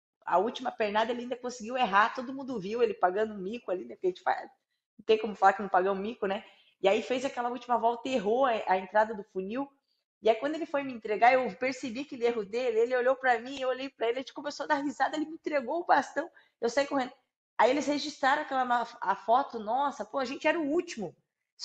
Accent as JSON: {"language": "Portuguese", "country": "Brazil", "said": "nós, como brasileiros, eu sinto que quando a gente vai para fora, a gente traz muita alegria."}